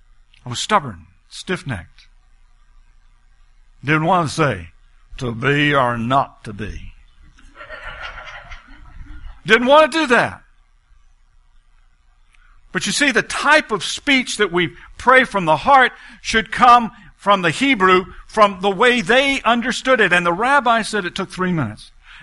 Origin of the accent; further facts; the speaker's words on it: Texas, United States; And they desperately wanted me, as a Texan, to show them how to do it.